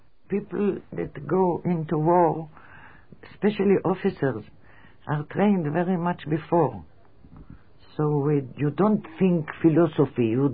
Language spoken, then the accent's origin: English; Tel Aviv, Tel Aviv District, Israel; born there; English is a second language; I am 70, and I was born here in Israel, in Tel Aviv.